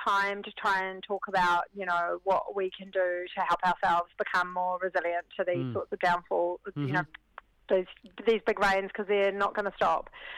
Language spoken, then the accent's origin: English; Avondale, Auckland, New Zealand; I grew up in Avondale and looked across the ranges my entire life growing up